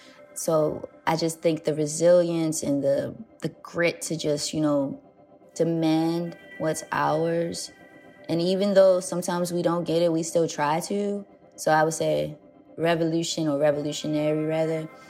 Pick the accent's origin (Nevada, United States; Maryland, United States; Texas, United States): Maryland, United States; Baltimore; I was born and raised in Baltimore, in West Baltimore. In fact, I have such a dedication to this city. I like to call myself a daughter of Baltimore. You can hear it in the way I talk.